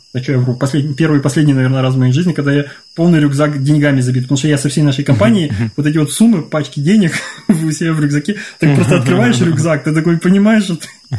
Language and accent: Russian; Ukraine; так как я вырос в Украине, для меня поход в горы – это либо Крым, либо Карпаты.